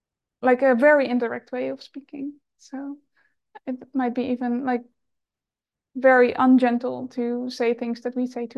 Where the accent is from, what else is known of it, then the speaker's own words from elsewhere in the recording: Netherlands; I'm from the Netherlands, and it's a very direct culture.